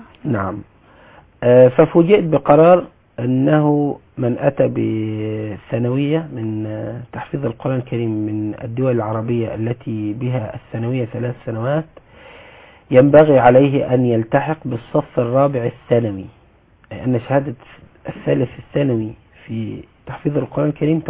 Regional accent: Asyut Governorate, Egypt; also born or lived in Jeddah, Saudi Arabia; من محافظة اسيوط. ولدت بالسعودية في مدينة جدة

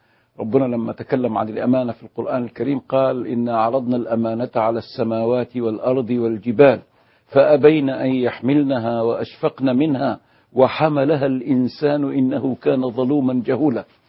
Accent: Alexandria, Alexandria Governorate, Egypt; born there; وولد أبي وإخوانه وأخواته كلهم في الإسكندرية، وكذلك ولدنا نحن في الإسكندرية. فالأصل السوري جاء من ناحية جدي لأبي، أما أمي فهي فلاحة من المحمودية بحيرة

